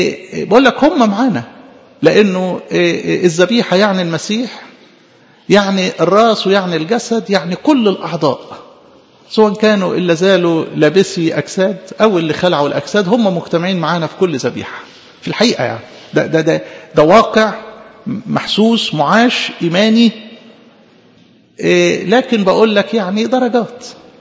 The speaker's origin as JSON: {"language": "Arabic", "country": "Egypt", "said": "عندنا في مصر البرية الشرقية والبرية الغربية، لكل برية وبراري كتير، يعني مصر معروفة بالبراري"}